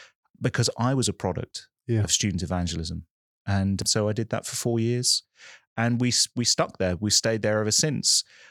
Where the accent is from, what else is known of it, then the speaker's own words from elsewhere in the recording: Birmingham, West Midlands, United Kingdom; moved away as an adult; also born or lived in London; I grew up in Birmingham, but moved to London to do a business degree.